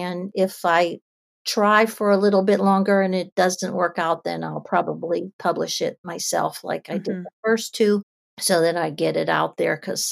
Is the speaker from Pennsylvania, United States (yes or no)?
yes; Pittsburgh, Pennsylvania, United States; So I live in Virginia now, but, you know, I told you I grew up in Pittsburgh.